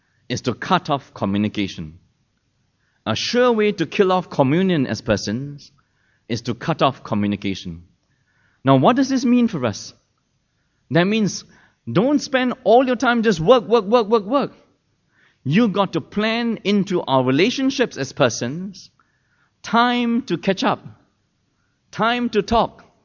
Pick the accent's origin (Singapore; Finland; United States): Singapore; Whenever we go out, mainly as Singaporean Chinese families, what kind of outings do we go to?